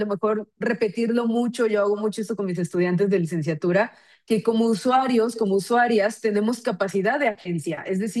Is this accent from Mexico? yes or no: yes; Tabasco, Mexico; now in Guadalajara, Mexico; Yo vivo en Guadalajara, pero soy de Tabasco